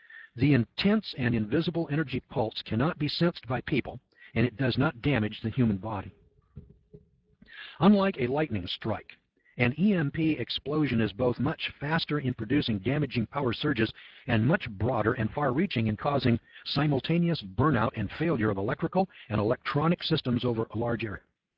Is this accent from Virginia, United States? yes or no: no; Los Alamos, New Mexico, United States; Growing up in Los Alamos, New Mexico, I was captivated by the subject of nuclear war